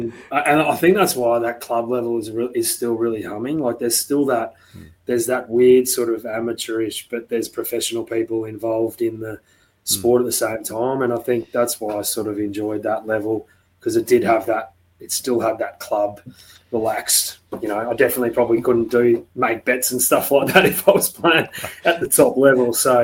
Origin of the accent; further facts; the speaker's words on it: Australia; especially as an Aussie